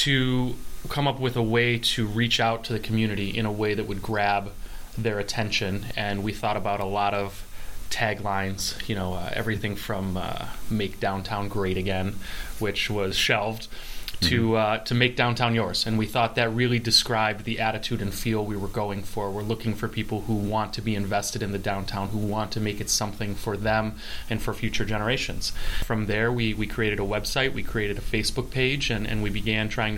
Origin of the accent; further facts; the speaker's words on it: Princeton, Wisconsin, United States; I'm formerly from Princeton, Wisconsin, in Green Lake County